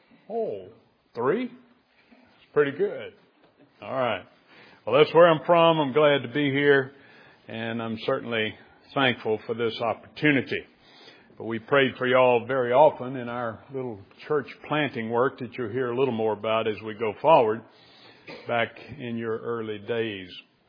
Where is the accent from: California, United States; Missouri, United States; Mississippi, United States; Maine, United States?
Mississippi, United States; Greenville; born there; I was born in Greenville, Mississippi. That's right on the Mississippi River. I was born in 1948.